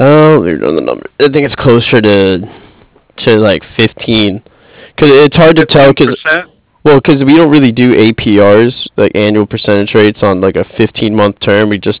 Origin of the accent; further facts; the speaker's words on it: West Orange, New Jersey, United States; I'm from West Orange, where I grew up.